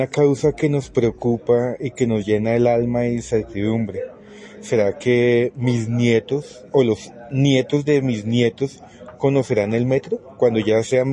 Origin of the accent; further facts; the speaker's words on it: Bogotá, Colombia; Yo nací, crecí en Bachué. Tengo 40 años.